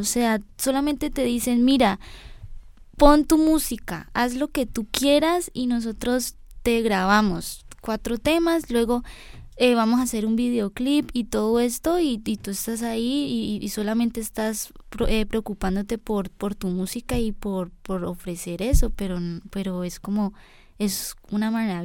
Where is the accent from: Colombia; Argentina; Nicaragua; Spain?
Colombia; Ginebra, Valle del Cauca; moved away; en Colombia, como venía diciendo, yo vivía en un pueblito y yo amo mi pueblo, Ginebra, o sea, es una cosa, es muy bonito